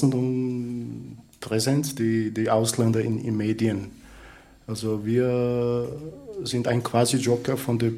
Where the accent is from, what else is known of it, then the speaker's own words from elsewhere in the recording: Bosnia & Herzegovina; German is a second language; moved away as an adult; now in Linz, Austria; ich komme aus Bosnien, seit 10 Jahren in Linz in Österreich.